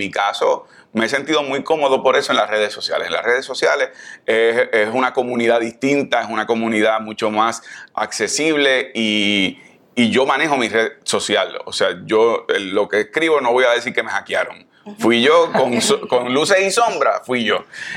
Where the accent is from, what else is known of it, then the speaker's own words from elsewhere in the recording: Caguas, Puerto Rico; yo soy una persona que crecí en Caguas, en Condado Moderno, que iba a la cancha, que me metí en problemas. Y al mismo tiempo soy la persona que estudié en la Universidad de Puerto Rico, me hice abogado, estudié en Harvard.